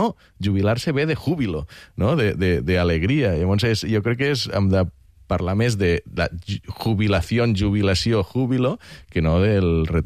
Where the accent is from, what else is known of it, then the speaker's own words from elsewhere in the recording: Catalonia, Spain; jo soc de les Terres de l'Ebre.